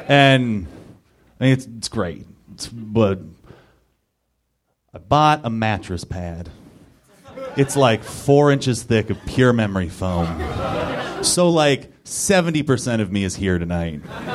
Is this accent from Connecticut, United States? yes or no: no; Los Angeles, California, United States; I am from Southern California. Do we have anybody else here who's from Southern California? It's great, right? I am second generation, and that's a rare thing, because the beautiful thing about being from Southern California and being from Los Angeles